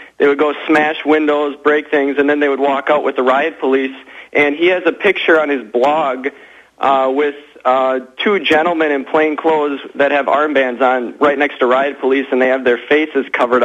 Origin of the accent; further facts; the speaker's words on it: Wisconsin, United States; now in France; I'm originally from Wisconsin, but now I live here in France.